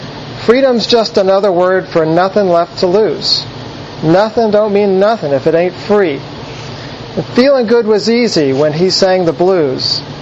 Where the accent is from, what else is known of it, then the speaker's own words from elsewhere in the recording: Southern United States, United States; Now, I grew up in the Bible Belt